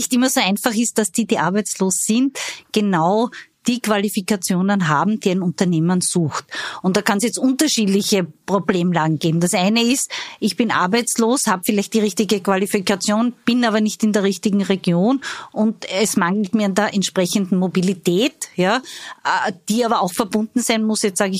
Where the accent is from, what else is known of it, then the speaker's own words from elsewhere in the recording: Styria, Austria; Ich bin Steirerin.